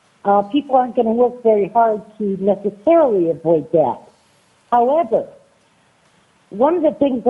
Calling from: North Pole, Alaska, United States; I'm testifying on my own behalf, and I'm calling from North Pole, Alaska.

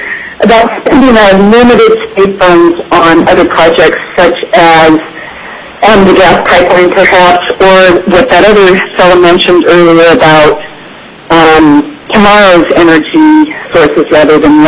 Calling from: Talkeetna, Alaska, United States; I am calling from Talkeetna.

